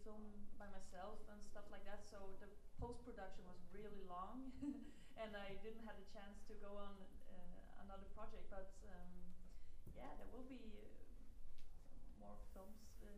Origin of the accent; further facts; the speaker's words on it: Skåne, Sweden; Well, this is in north of Skåne. You know Helsingborg?